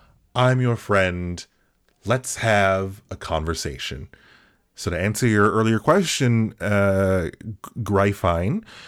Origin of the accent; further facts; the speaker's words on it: Melbourne, Victoria, Australia; We grew up together in Melbourne. Melbourne, Australia.